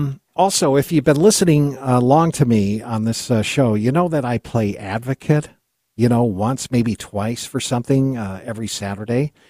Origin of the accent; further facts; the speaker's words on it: United States; but I'm an American and I would like to eat American food.